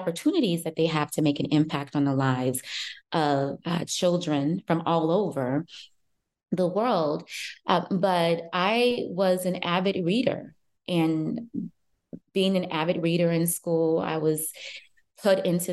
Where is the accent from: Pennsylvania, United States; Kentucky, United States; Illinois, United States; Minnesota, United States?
Illinois, United States; Chicago; So I live in Chicago. I grew up in Chicago.